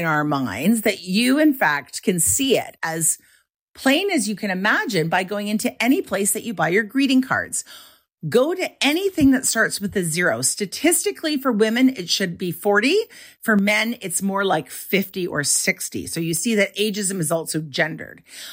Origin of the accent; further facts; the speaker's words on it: Canada; We thought, oh, we're Canadian. We're nicer than that.